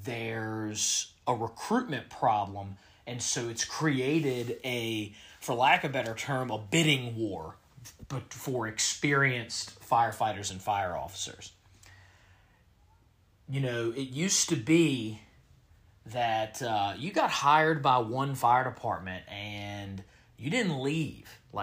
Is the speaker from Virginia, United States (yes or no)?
yes; Richmond, Virginia, United States; growing up around Richmond my entire life. Just there's not a lot of books that highlight the fire service here in the Central Virginia area, the Richmond metro area